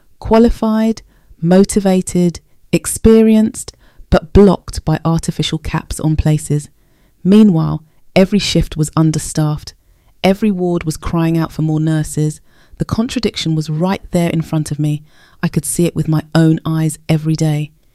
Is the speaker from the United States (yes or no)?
no; Brixton, London, United Kingdom; I grew up in Brixton watching my nan get the most incredible care